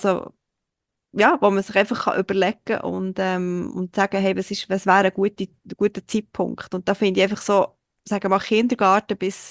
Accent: Switzerland; für mich als Schweizerin

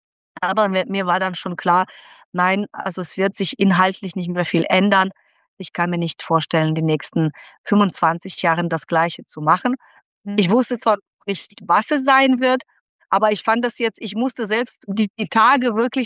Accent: Moldova; German is a second language; moved away as an adult; now in Germany; Ich komme aus Moldawien ursprünglich, also ehemalige Sowjetunion, und mit 19 bin ich nach Deutschland gekommen zum Studium.

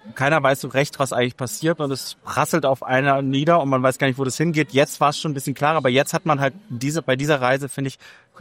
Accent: Germany; und wir kamen natürlich mit einem anderen Verständnis rein, weil wir kommen aus Deutschland und denken, dass

